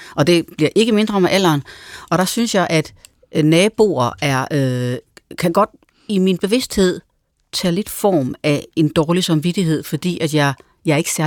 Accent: Hasten, Central Denmark Region, Denmark; Da jeg var barn i Hasten mellem Aarhus og Randers, der boede mine forældre i et stort hus på landet, hvor en granplantage støtte op til.

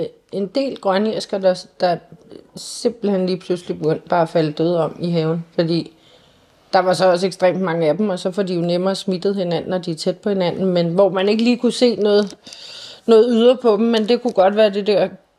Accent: Capital Region of Denmark, Denmark; nu kommer jeg jo fra Bornholm

